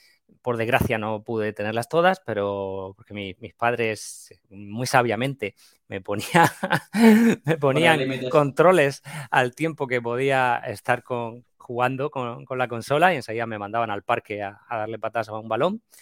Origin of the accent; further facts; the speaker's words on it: Region of Murcia, Spain; yo soy murciano, como has dicho